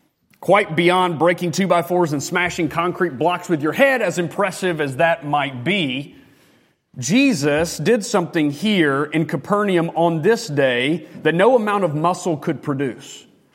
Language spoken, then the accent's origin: English; Martin, Tennessee, United States; because I'm from Martin, Tennessee originally